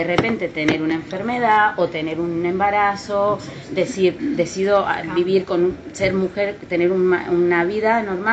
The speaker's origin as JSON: {"language": "Spanish", "country": "Argentina", "moved": "yes", "said": "yo vengo de Latinoamérica, o sea, de Sudamérica, Argentina, año 1992"}